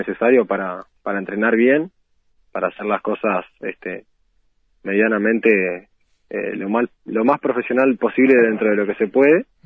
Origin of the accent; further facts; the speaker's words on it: Durazno, Uruguay; Yo soy de acá, de Durazno, del Club Artigas, surgí de acá, hice todas las inferiores acá. Y sí, ya fui con 17 años para Danubio ahí